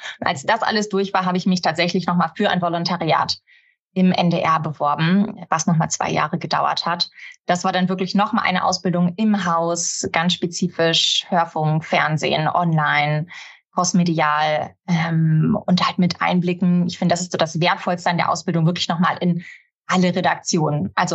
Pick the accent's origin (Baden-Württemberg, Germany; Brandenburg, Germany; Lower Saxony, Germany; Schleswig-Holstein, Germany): Lower Saxony, Germany; Nordhorn; bei uns in Nordhorn, habe da so das erste Mal Radio gemacht.